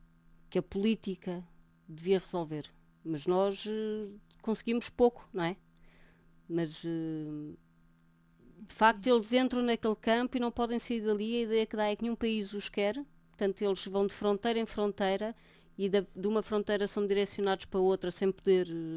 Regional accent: Portugal; Quando nós dizíamos, nós viemos de Portugal, somos 17 pessoas, viemos por nossa conta em risco, viemos aqui para vos ajudar.

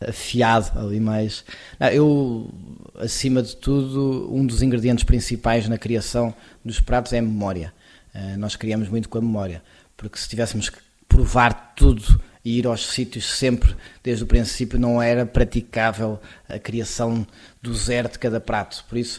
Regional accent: Cascais, Lisbon, Portugal; born there; Nasci muito perto do mar, em Cascais, muito influenciado também pelo cruzamento do mar com os pinheiros.

